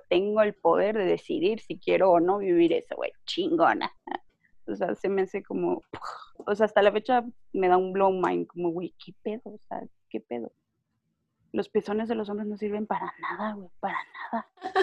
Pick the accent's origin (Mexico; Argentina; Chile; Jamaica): Mexico; San Luis Potosí; now in Mexico City, Mexico; soy de San Luis Potosí, pero también ya tengo 2 años y medio viviendo en la CDMX. Y no sé, creo que esa soy yo, una mamá fotógrafa provinciana foránea.